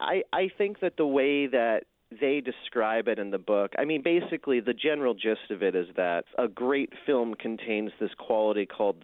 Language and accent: English; United States; I lie a lot and I say that I grew up in Portland. I didn't actually grow up in Portland. I grew up a town over, but I spent a lot of time there.